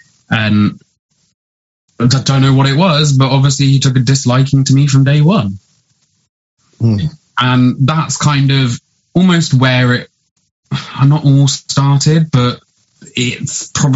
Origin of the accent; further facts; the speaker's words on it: Bristol, South West England, United Kingdom; And if you can't tell from listening, I am from Bristol.